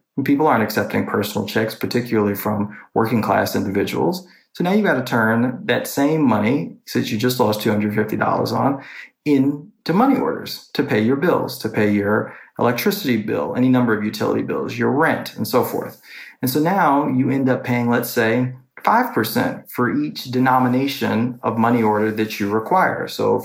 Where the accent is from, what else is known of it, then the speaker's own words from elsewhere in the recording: New York City, New York, United States; now in Washington, United States; Well, I'm from New York City, and I'm living in Washington, D.C.